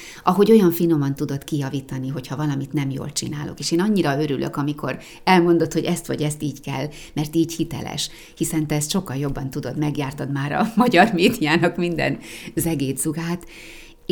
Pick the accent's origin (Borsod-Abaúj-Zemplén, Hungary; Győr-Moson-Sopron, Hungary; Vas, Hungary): Borsod-Abaúj-Zemplén, Hungary; Sátoraljaújhely; én ott nőttem föl, itt Újhelyben, a Cerkóban, a görögkatolikus egyházban.